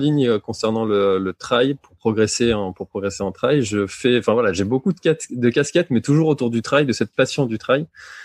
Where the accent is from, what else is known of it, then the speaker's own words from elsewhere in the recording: Quimper, Brittany, France; je suis originaire de Bretagne, de Quimper exactement, j'ai 32 ans